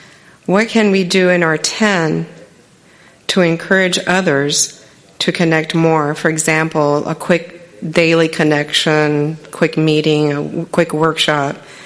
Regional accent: Cuba; now in Washington, D.C., United States; I'm originally from Cuba, but I'm living in Washington, D.C. right now.

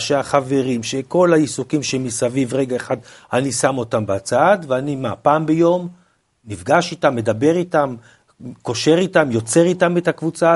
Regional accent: Sde Ya'akov, Northern District, Israel; born there; שדה יעקב, נולדתי בשדה יעקב. אז זה אומר משהו, השדה של יעקב.

